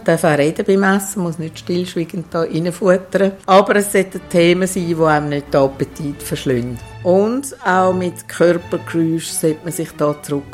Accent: Switzerland; Das ist bei uns in der Schweiz besonders üblich.

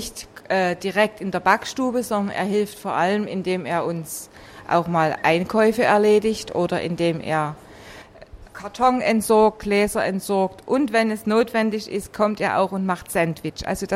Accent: East Germany, Germany; Ich bin in der DDR groß geworden

